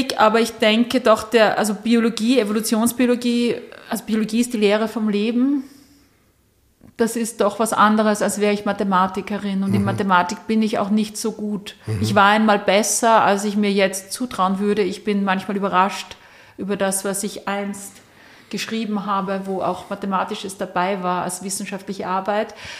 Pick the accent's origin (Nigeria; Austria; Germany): Austria; dass ich Österreicherin bin